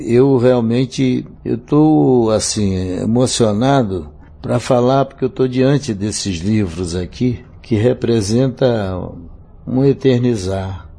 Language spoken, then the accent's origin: Portuguese; Guarabira, Paraíba, Brazil; moved away; also born or lived in Rio de Janeiro; Eu sou paraibano, saí de Guarabira, fui para Cabedelo e saí no navio, chegamos ao Rio um navio clandestinamente, um navio de carga.